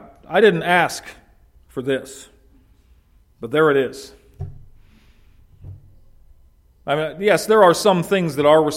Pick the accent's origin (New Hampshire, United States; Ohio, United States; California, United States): Ohio, United States; Canton; born there; God didn't see fit to get my permission before I was born in Canton, Ohio.